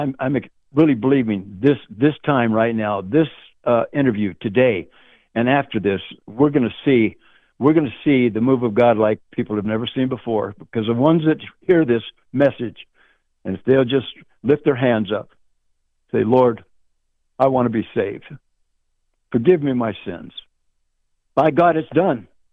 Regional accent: Oklahoma, United States; We came from a poor family. I'm Cherokee Choctaw. We come from Oklahoma. I mean, we didn't have running water in the house, just had outhouses.

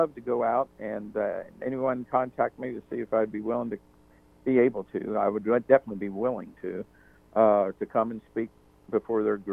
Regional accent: Cincinnati, Ohio, United States; And she said, "Where are you from?" I said, "Well, I'm from Cincinnati."

